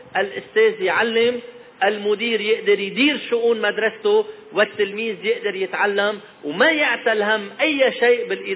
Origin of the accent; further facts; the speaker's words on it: Lebanon; هالمؤسسة يلي نحن كلبنانيين وقت يلي منفقدها منكون فقدنا آخر شيء تبقى لنا بعد 6 سنوات حرب.